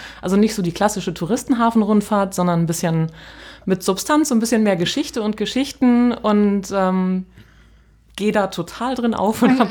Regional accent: Schleswig-Holstein, Germany; Ich bin in Nordfriesland groß geworden, bin 48 Jahre alt

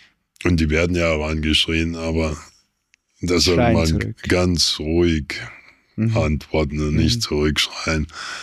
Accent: Thuringia, Germany; moved away as an adult; also born or lived in England; now in Switzerland; Ich bin mit 27 aus Deutschland in die Schweiz gekommen. Mhm. Und seitdem war ich nie mehr in Deutschland. Ich war immer, war 20 Jahre in England und den Rest hier in der Schweiz.

